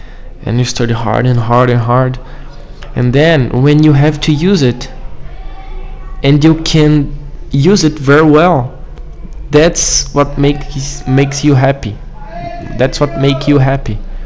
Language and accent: English; Brazil; English is a second language; Because I'm a kind of lost here. I'm from Brazil.